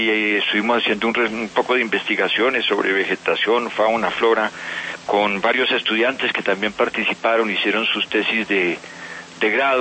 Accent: Bogotá, Colombia; born there; yo soy nacido en Bogotá, Cundinamarca.

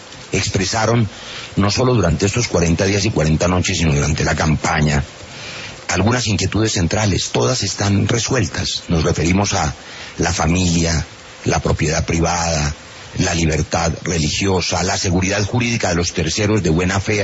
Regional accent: Valle del Cauca, Colombia; Y el dicho de mi tierra, del Valle del Cauca

